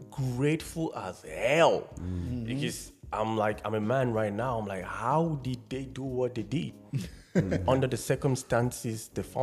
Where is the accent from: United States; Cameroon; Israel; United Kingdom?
Cameroon; Yaoundé, Centre; So I grew up in Yaoundé, but as an English speaking person, so I grew up learning English and French simultaneously.